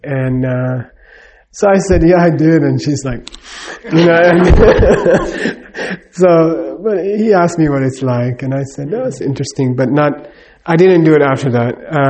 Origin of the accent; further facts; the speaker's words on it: Los Angeles, California, United States; born there; You know, I was born in Los Angeles, California.